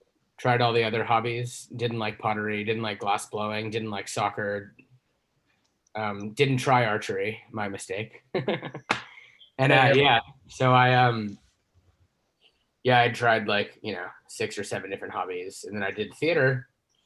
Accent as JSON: {"language": "English", "region": "Texas", "country": "United States", "said": "I'm from Texas."}